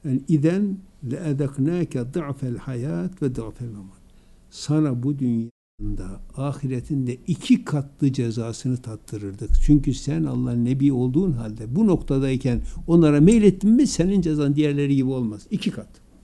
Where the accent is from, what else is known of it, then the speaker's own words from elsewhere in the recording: Erzurum, Turkey; Bizim Erzurumlar, ben Erzurumluyum.